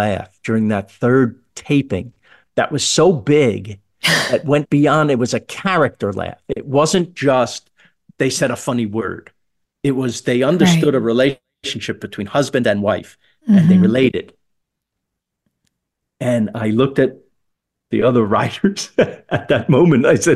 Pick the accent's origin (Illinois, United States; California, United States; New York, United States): New York, United States; Queens; No, I liked that he was from Queens and I was from Queens.